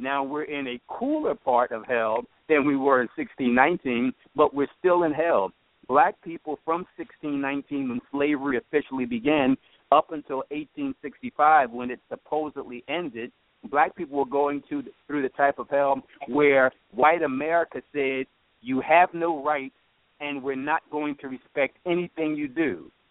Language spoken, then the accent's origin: English; Philadelphia, Pennsylvania, United States; I'm an attorney from Philadelphia